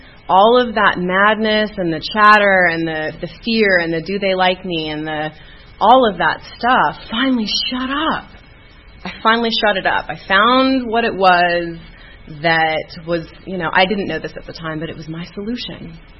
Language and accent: English; Austin, Texas, United States; Oh, I'm from Austin, by the way.